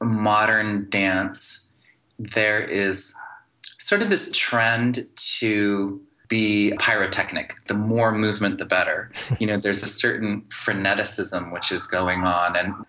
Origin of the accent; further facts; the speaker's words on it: Santa Fe, New Mexico, United States; When I grew up in Santa Fe, I went to bilingual public schools in the day, and then I went to martial arts classes in the evening, and I had this family that was Korean and American, and I had friends who were Latino and American Indian.